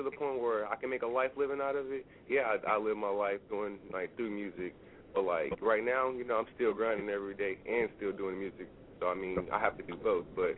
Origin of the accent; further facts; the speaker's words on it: Alabama, United States; We are from Alabama. We Southern boys.